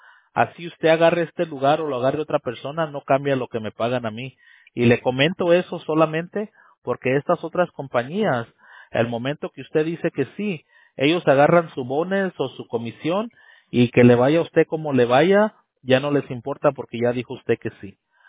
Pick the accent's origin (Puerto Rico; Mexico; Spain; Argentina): Mexico; yo soy de México